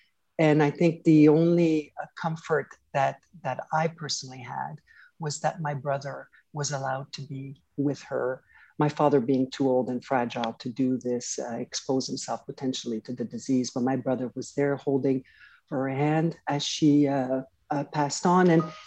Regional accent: Canada; When I grew up in Canada, when I was going to school

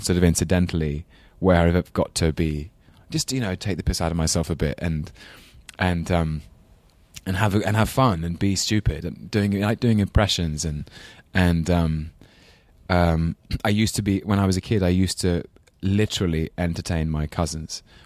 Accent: London, United Kingdom; accent: English London accent; Used to call him up on Sundays with my very English London accent, say, how are you, Grandpa?

